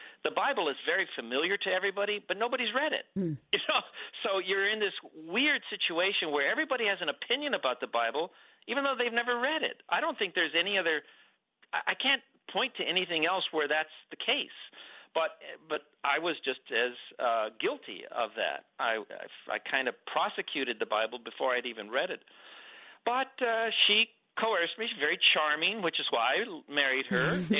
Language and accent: English; Los Angeles, California, United States; I was really far away from my home, which was Los Angeles. I was born and reared in Los Angeles.